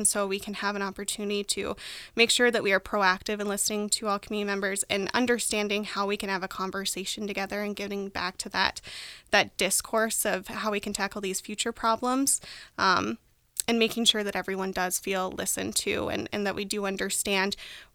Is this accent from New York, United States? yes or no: no; Rapid City, South Dakota, United States; I'm actually from Rapid City.